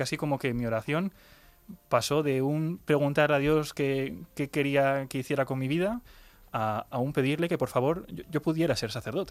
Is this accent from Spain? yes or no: yes; Villanueva de la Cañada, Community of Madrid, Spain; also born or lived in Zaragoza; desde que tengo 3 o 4 años, acabé viviendo en Villanueva de la Cañada, un pueblo de aquí de la diócesis de Getafe, y un poco pues toda mi vida de fe, fui allí al colegio francés, ahí en Villanueva de la Cañada.